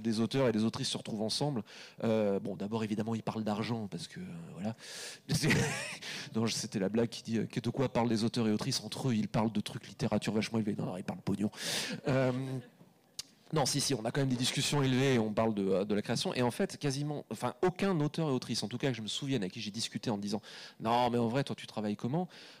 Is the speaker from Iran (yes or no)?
no; Brittany, France; parce que je suis breton et que constitutionnellement j'ai pas le droit